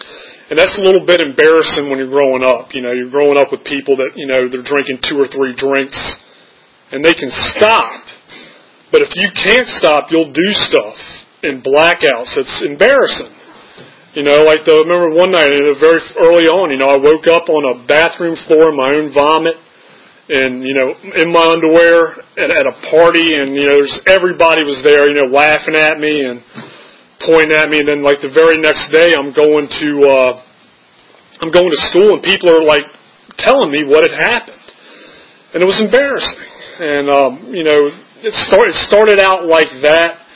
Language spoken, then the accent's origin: English; Charlottesville, Virginia, United States; I grew up in Charlottesville, and I went to Albemarle High School.